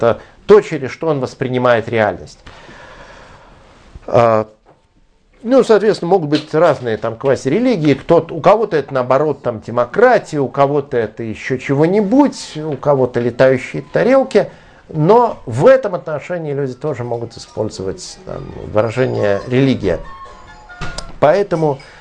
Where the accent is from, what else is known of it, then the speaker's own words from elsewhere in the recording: Severomorsk, Murmansk Oblast, Russia; born there; Я помню, как в городе, где я родился, в Североморске